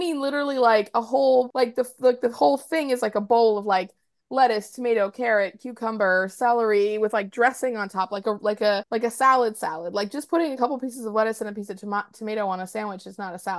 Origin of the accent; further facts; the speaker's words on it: United States; All I'm saying is that it was confusing for me as American, because when I went over there, I was like, what is this?